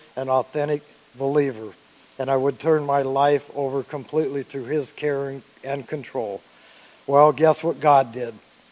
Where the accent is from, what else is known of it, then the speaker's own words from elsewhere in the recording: Portland, Oregon, United States; born there; I was born in Portland, Oregon, right before colored television.